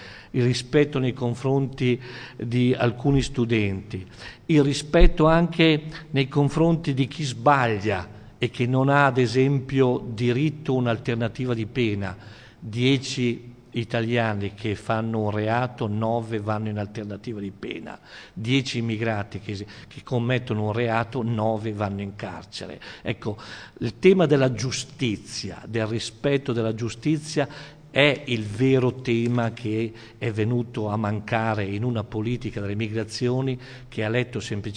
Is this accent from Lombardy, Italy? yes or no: yes; Cremona, Lombardy, Italy; io sono di Cremona, una città come Cremona di 60.000 abitanti